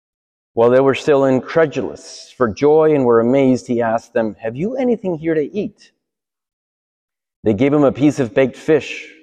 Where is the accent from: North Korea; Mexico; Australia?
Mexico; Guadalajara, Jalisco; English is a second language; now in New York, United States; I went to my hometown, Guadalajara, in Mexico